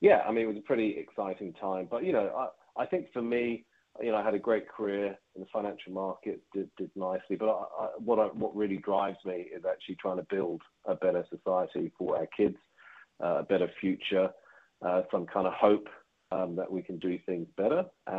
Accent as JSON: {"language": "English", "region": "London", "country": "United Kingdom", "tie": "born or raised there", "lives_now": "New Zealand", "said": "and I grew up in London, went to school there."}